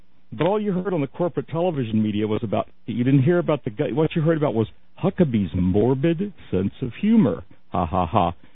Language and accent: English; Florida, United States; You know, I grew up in Florida, so I've had enough sunshine to last me a lifetime.